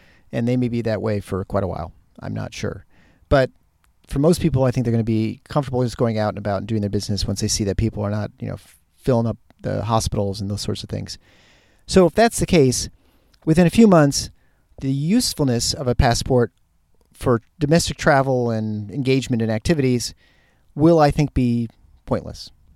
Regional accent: Michigan, United States; it's starting in the upper Midwest and the Michigan area, my hometown, my home state.

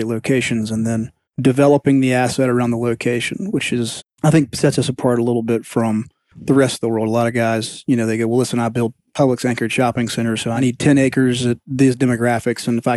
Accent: Atlanta, Georgia, United States; also born or lived in North Carolina; I am originally from Atlanta. Grew up here, grew up in Vinings, went to school in North Carolina, moved back here around the time of the Olympics, which was an exciting time for Atlanta.

